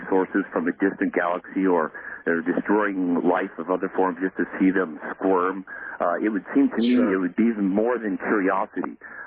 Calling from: Maui, Hawaii, United States; I'm calling from Maui.

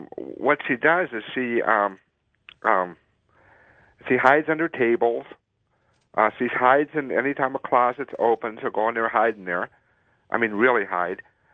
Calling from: Benson, Arizona, United States; Thank you. I'm from Benson, Arizona.

